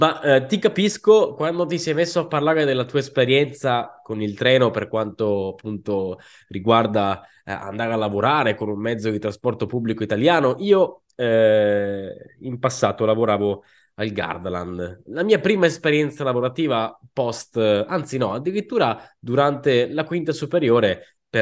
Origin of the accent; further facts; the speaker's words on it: Sicily, Italy; perché anch'io sono siciliano, sono nato in Sicilia